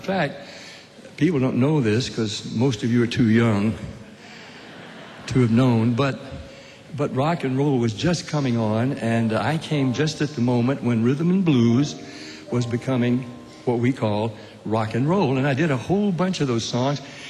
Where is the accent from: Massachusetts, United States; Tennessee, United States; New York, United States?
Tennessee, United States; Nashville; from my home state of Tennessee. I grew up in Nashville.